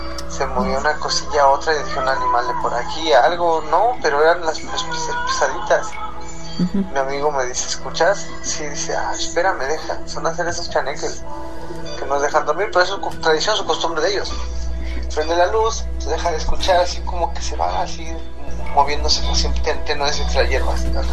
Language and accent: Spanish; Mexico City, Mexico; Yo soy de Ciudad de México.